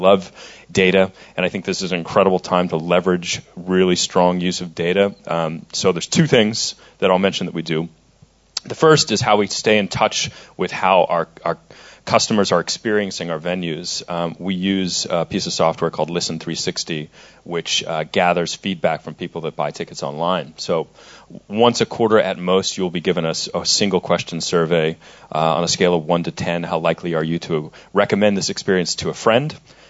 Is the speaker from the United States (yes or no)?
yes; Austin, Texas, United States; I'm from Austin, Texas.